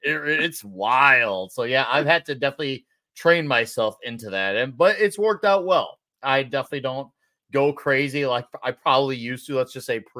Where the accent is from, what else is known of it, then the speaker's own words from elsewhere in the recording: Chicago, Illinois, United States; Like, I was born and lived in Chicago, and then I actually went to the burbs when I was 10